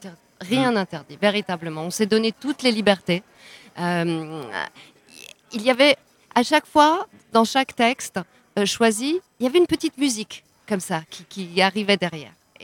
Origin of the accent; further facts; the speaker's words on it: France; also born or lived in Serbia; j'ai grandi en France.